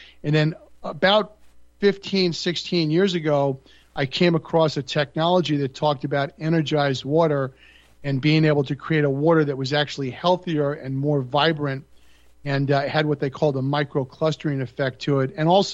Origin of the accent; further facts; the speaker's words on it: Long Island, New York, United States; Well, I mean, I grew up in Long Island, New York, and, you know, all of my relatives were from New York City